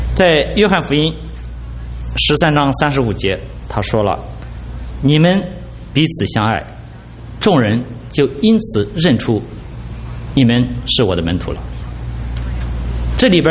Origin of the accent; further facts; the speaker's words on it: Anhui, China; 我是来自安徽，我不知道中间有没有安徽的弟兄姐妹。